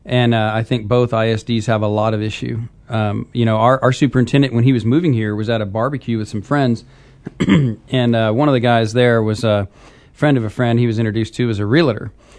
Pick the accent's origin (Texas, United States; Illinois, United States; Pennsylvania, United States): Texas, United States; Bryan; I'm a Bryan guy. I'm from Bryan.